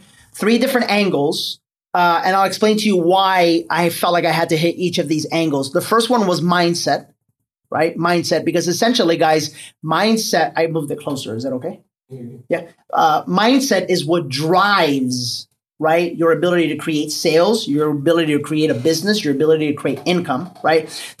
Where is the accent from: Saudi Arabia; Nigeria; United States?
United States; New York; Sorry, I'm from New York, so I think I can get away with saying that.